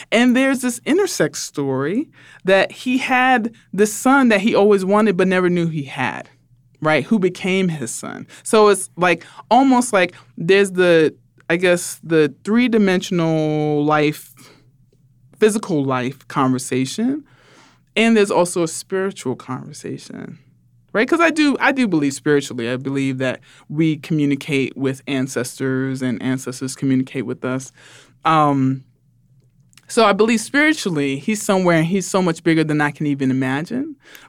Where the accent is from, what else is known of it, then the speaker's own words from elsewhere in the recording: United States; given that I grew up in the United States is my context